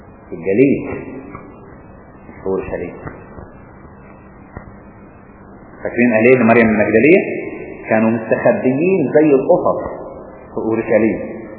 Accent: Egypt; زي ما بتشوفوا هنا عندنا في مصر مثلا الارهابيين ما يقدروش يستخبوا في القاهره.

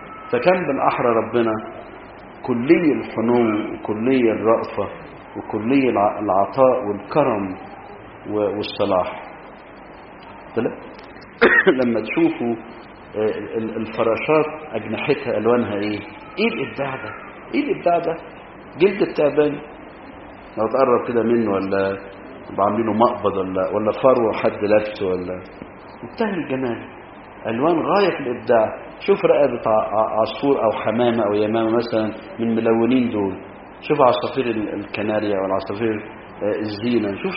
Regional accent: Egypt; الزنابق لها انواع كتير عندنا في مصر

